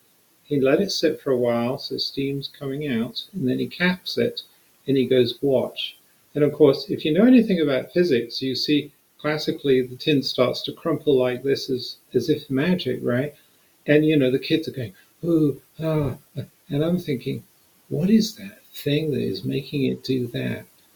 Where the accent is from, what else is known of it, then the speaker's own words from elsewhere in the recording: United Kingdom; now in United States; So, you know, I'm the Brit and the other one's American.